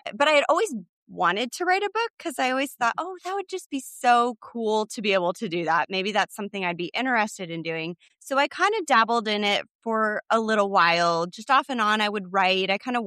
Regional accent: Iowa, United States; So I'm from Iowa originally

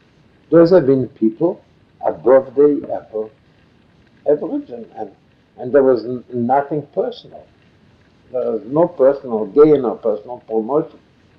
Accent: Los Angeles, California, United States; Los Angeles.

